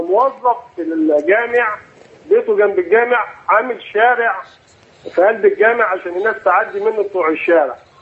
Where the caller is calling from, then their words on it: Giza Governorate, Egypt; أنا في شبرمان 6 أكتوبر.